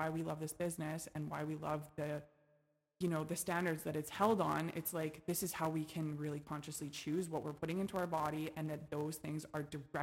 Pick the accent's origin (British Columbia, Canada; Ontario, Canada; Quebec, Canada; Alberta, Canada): British Columbia, Canada; Kelowna; born there; I was born in Kelowna General Hospital, and so was my brother.